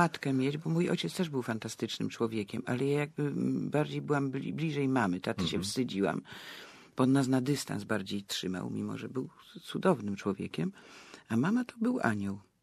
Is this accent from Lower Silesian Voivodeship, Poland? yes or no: yes; Legnica, Lower Silesian Voivodeship, Poland; born there; jak się urodziłam w Legnicy przez przypadek, bo ja miałam się w Krakowie urodzić, ale tam rodzina była.